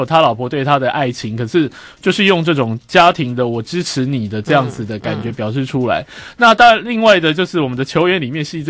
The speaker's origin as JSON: {"language": "Chinese", "country": "Taiwan", "said": "我们台湾人比较喜欢去看真正的棒球赛"}